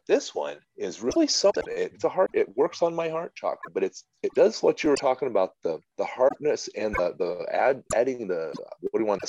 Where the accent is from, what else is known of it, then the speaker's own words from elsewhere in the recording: South Dakota, United States; I was born and raised out in South Dakota in the Great Plains of the United States.